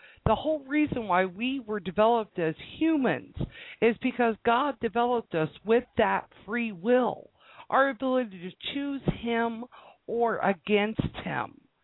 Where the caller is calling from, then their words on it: Indiana, United States; I'm calling from Indiana.